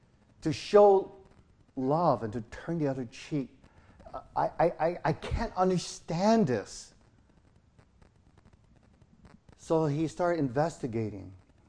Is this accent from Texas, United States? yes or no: no; East Los Angeles, California, United States; I grew up in East